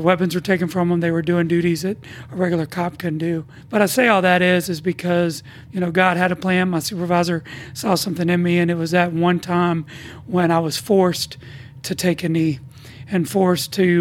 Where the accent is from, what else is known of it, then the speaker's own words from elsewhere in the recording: the South, United States; as a male growing up in the South